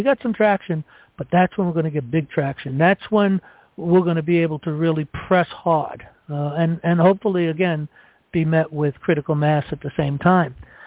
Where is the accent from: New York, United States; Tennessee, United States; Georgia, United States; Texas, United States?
New York, United States; I happen to have that knowledge because I come from New York